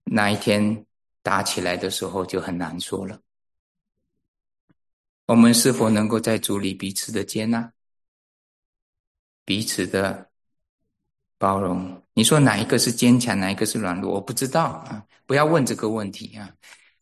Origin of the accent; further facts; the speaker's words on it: East Malaysia, Malaysia; 我以前在马来西亚的时候，我们还有分在东马啊。是一个岛，还有西马。我们基督徒从东马过来之后，跑到西马那里，我们不习惯